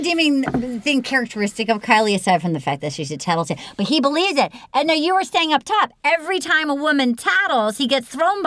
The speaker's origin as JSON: {"language": "English", "region": "New England", "country": "United States", "tie": "born or raised there", "said": "growing up in New England"}